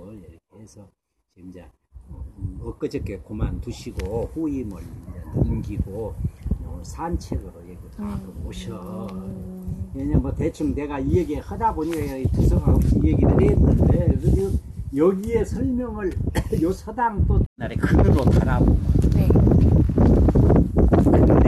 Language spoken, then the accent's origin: Korean; Yongjeong, South Korea; born there; now in Seoul, South Korea; 저는 이제 일곱째 대로 여기 용정마을에서 태어났어요. 태어나가지고 지금 서울에서 서예를 하고 있어요.